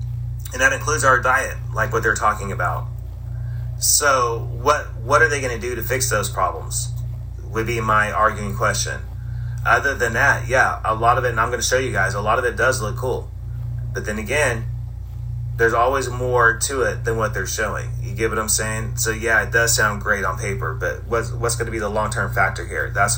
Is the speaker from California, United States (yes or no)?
yes; California, United States; And like I said, I grew up in Northern California, so I grew up in Technology Center.